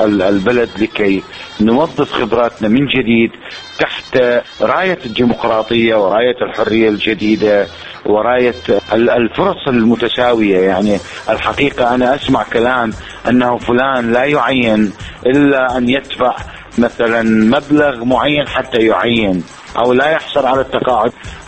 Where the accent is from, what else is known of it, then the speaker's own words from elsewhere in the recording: Iraq; احنا شعب عراقي